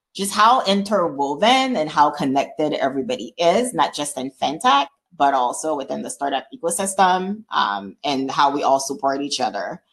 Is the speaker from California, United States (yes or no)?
no; Florida, United States; we're both Florida kids. We grew up in Florida, went to school there